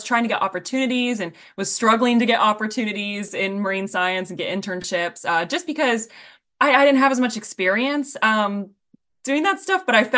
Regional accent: Nashville, Tennessee, United States; And I grew up in Nashville, Tennessee. And so I wasn't close to the ocean at all.

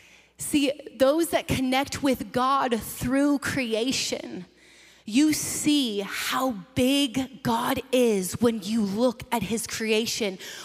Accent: Washington, United States; And so we grew up in the Pacific Northwest, just north of Seattle, and it is beautiful up there.

